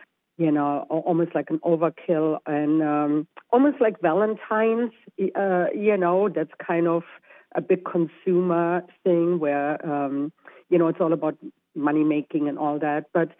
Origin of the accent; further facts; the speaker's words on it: Germany; So yeah, I'm from Germany and we actually don't have Halloween.